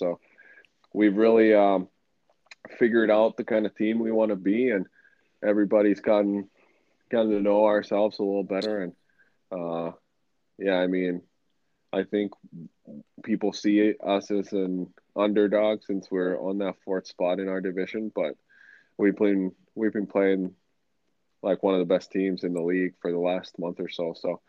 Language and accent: English; Finland; when I moved over from Finland, I played 1 year, 2 years to kind of get that exposure to a college.